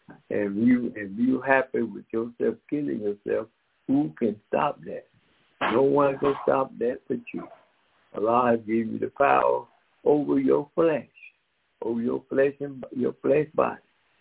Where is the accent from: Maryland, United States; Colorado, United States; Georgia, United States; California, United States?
Georgia, United States; Decatur; And Dayak, while we are from Decatur, Georgia, in Atlanta, and Decatur, Georgia, in Georgia.